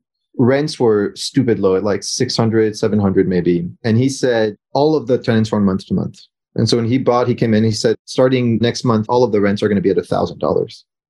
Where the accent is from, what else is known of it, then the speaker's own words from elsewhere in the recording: France; now in Los Angeles, United States; I'm from France and I live most of the time now in LA.